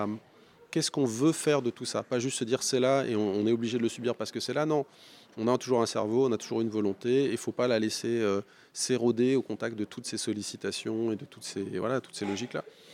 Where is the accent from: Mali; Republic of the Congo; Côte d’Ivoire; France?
France; Vitry-sur-Seine, Île-de-France; Je viens de Vitry-sur-Seine.